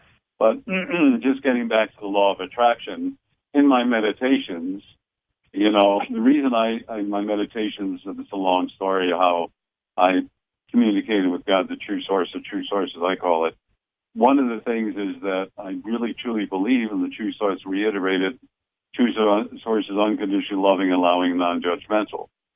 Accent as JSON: {"language": "English", "region": "Massachusetts", "country": "United States", "accent": "Boston", "said": "as you say, I'm using my Boston accent, bombarded with all kinds of negativity."}